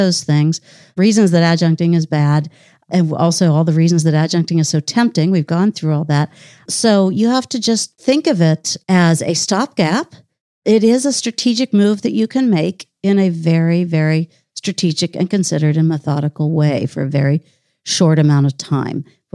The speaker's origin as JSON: {"language": "English", "town": "Pittsburgh", "region": "Pennsylvania", "country": "United States", "tie": "born or raised there", "said": "and this is actually my story, growing up in Pittsburgh and Carnegie Library and Carnegie Mellon and Pitt"}